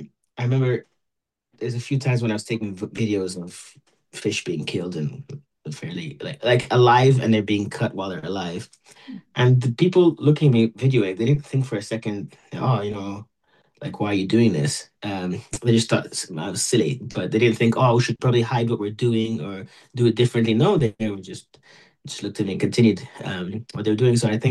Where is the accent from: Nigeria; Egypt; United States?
Egypt; also born or lived in United Kingdom; So I'm originally from Egypt